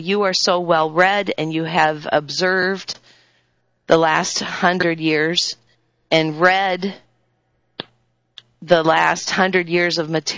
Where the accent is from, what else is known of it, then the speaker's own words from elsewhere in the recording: United States; I have a grasp on how ignorant I am as an American. And it's because I never had the opportunity of an education outside of an American education.